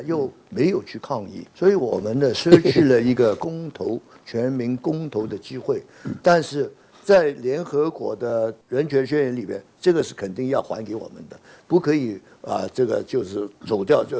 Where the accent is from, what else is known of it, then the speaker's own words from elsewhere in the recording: Hong Kong; 我们香港人还没有感觉。